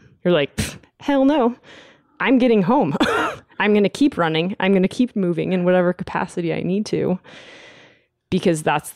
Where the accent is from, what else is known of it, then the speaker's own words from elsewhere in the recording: Lake Tahoe, California, United States; I grew up in Lake Tahoe, California, which is sort of an outdoor recreation mecca.